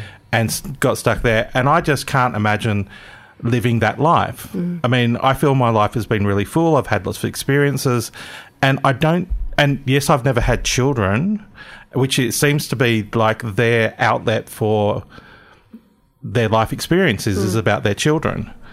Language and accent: English; Gosford, New South Wales, Australia; I grew up in Gosford, which is a central coast town in New South Wales